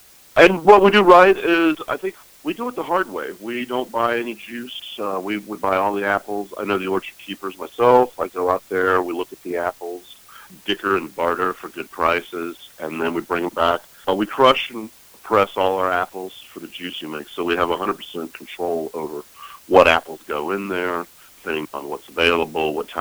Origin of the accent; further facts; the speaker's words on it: Durham, North Carolina, United States; now in Black Mountain, United States; My wife Jessica and I are both from North Carolina. I'm from Durham, and she's from Goldsboro. And we moved to Black Mountain about 4 years ago.